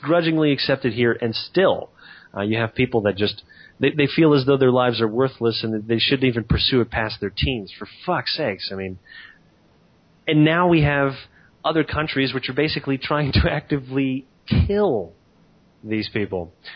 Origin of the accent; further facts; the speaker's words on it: Canada; I guess this is because I'm Canadian